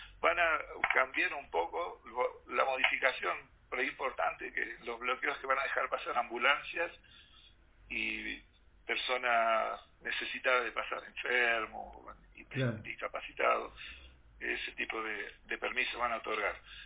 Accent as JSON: {"language": "Spanish", "country": "Argentina", "said": "Yo, como argentino prejuicioso, cansado de que nos vendan a cualquier precio"}